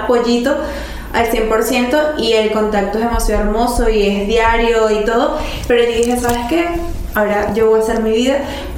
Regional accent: San Felipe, Yaracuy, Venezuela; now in Valencia, Venezuela; ya que en el 2015 yo me vine para Valencia. Yo soy de San Felipe, creo que también ustedes no lo sabían, yo no soy de acá

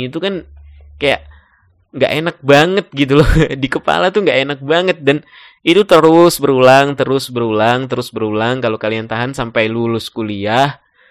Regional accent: North Sumatra, Indonesia; now in Malang, Indonesia; Kalau di sana pakai bahasa Aceh, dan aku kan asalnya dari Sumatera Utara, jadi pakainya bahasa Batak gitu kan.

